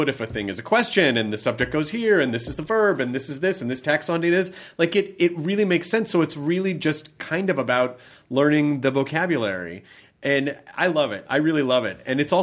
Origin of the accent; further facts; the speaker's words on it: United States; because we're American, you know, like we all kind of have our own version of language